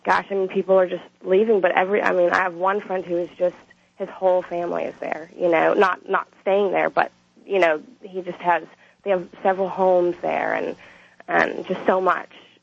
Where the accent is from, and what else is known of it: New Orleans, Louisiana, United States